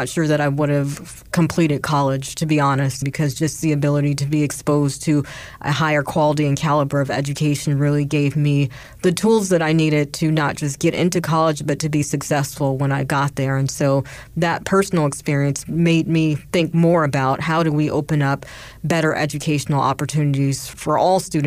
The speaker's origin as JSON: {"language": "English", "town": "Las Vegas", "region": "Nevada", "country": "United States", "tie": "born or raised there", "said": "So I grew up in Las Vegas, Nevada"}